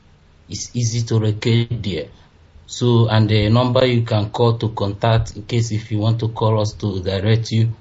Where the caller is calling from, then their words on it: Vienna, Austria; I'm calling from Vienna, Austria.